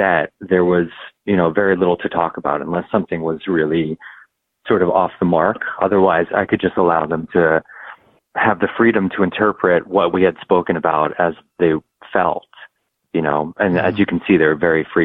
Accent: New York, United States; I live in New York and I'm from New York, and I was very involved in theater.

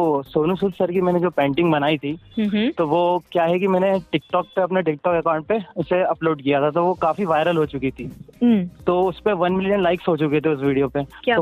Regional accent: Bhopal, Madhya Pradesh, India; जी मैं भोपाल से हूँ, भोपाल सिटी से।

